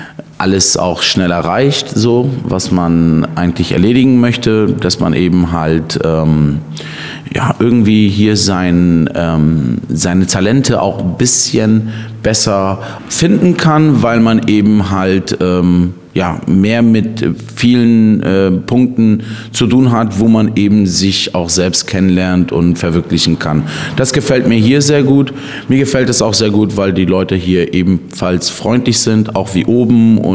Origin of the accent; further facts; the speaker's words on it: Böklund, Schleswig-Holstein, Germany; moved away as an adult; Ich bin hier vor circa 10 Jahren zugezogen, komme eigentlich aus dem Schleswig-Holstein und bin eigentlich aus dem Dorf. Ich bin aus Böcklund, da wo die Würstchen herkommen. Ich habe dort so meine Kindheit verbracht